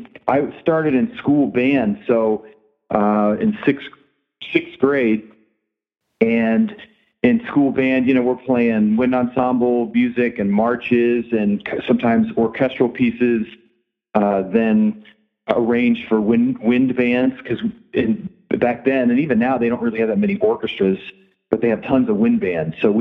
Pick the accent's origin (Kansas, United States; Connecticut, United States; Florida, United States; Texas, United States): Texas, United States; Houston; also born or lived in Dayton, Ohio; Yeah, I was born in Dayton, Ohio. And when I was four, my parents moved down to Houston, Texas.